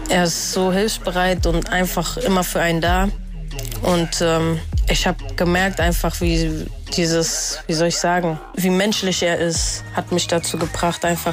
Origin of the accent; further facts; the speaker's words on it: Frankfurt, Hesse, Germany; Ich bin mit 5 Jahren hier nach Frankfurt gekommen und seitdem sehe ich auch eigentlich eher so, woher kommst du? Aus Frankfurt. Also ich bin hier schon sehr, sehr eingewachsen, sage ich mal.